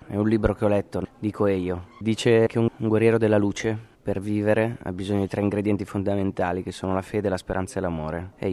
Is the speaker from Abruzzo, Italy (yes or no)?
no; Lombardy, Italy; accent: Milanese; Sono di origini campane calabresi, sono un uomo del sud nonostante ho l'accento milanese.